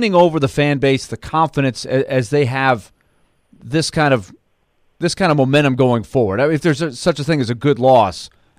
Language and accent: English; Orlando, Florida, United States; Pat, I grew up in Orlando, down the street, a couple hour drive from where you cover things.